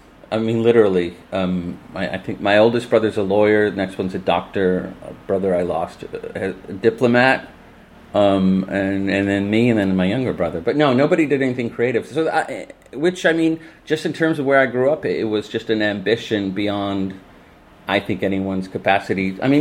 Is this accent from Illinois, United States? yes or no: yes; Elk Grove Village, Illinois, United States; It's called Channel 6 in Elk Grove Village, my hometown.